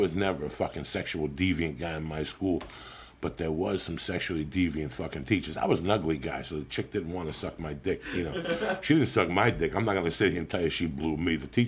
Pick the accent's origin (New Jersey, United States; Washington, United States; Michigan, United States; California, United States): New Jersey, United States; North Bergen; Listen, there was one when I was growing up in North Bergen